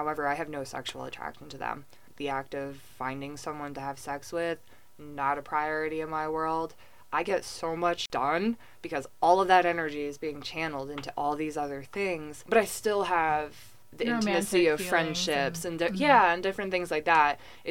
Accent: New York, United States; because I grew up in the Hudson Valley. My dad helped refound that school

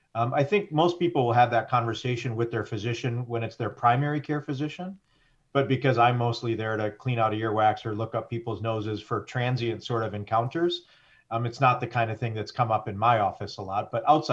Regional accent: Flint, Michigan, United States; So I'm an ear, nose, and throat physician here in my hometown of Flint, Michigan.

